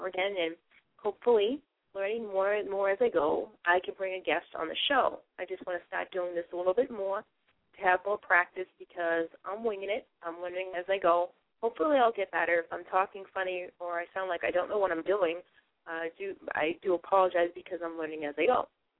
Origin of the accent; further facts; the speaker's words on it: Boston, Massachusetts, United States; accent: Boston; I'm talking about the inner cities where my accent is really thick. And my accent's even thicker than my friends from Boston. It's just the way it is. And I've never thought about it. So when I go to places, people ask me, are you from New York